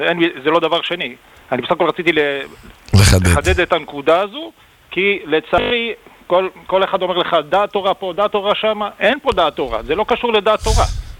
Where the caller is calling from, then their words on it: Netivot, Southern District, Israel; אני מנתיבות